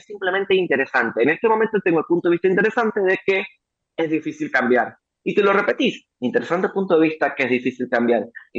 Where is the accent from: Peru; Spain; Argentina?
Argentina; Y soy argentino, sé de crisis, sé de situaciones.